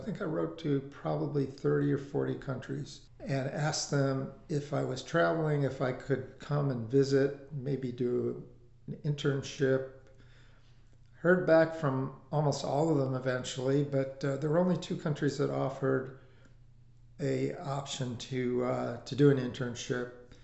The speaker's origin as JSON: {"language": "English", "town": "Evanston", "region": "Illinois", "country": "United States", "tie": "born or raised there", "said": "I was born in St. Francis Hospital in Evanston, Illinois, and lived there till I was something like 20 years old. Went to Evanston High School eventually"}